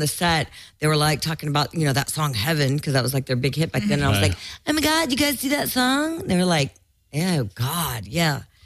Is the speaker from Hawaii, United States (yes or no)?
no; Louisiana, United States; Well, I'm from Louisiana, and they're not hip on trying to educate us on that type of stuff.